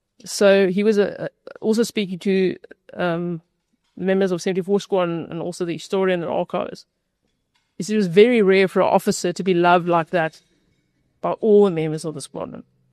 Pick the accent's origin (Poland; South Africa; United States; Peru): South Africa; growing up in South Africa